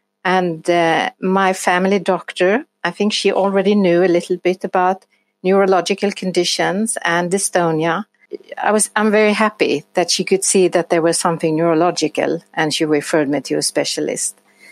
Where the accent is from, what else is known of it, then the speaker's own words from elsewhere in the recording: Sweden; I come from Sweden.